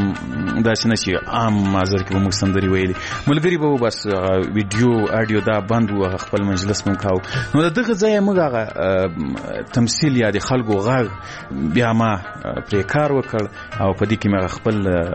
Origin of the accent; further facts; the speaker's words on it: Ghazni, Afghanistan; ځکه زه له غزنی څخه یو دوه درې کسان وو